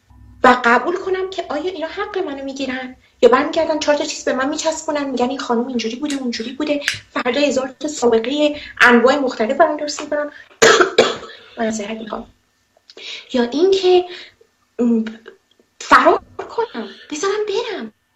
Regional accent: Iran; من یه ایرانیم، یه زنم

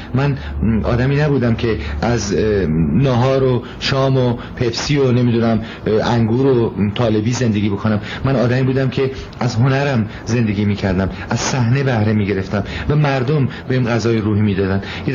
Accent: Iran; moved away as an adult; now in France; بنابراین از ایران آمدم بیرون، از راه کوهستان آمدم به ترکیه

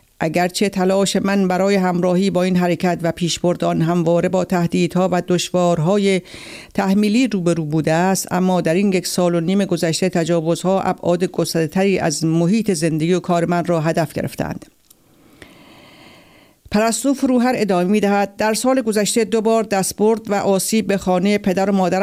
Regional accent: Iran; moved away; تعیین کننده امکان من برای سفر به ایران است. به سرزمینی که در آن بزرگ شدم، خانه کودکیم آنجاست، مکان زیست و تلاش و قتل پدر و مادرم است

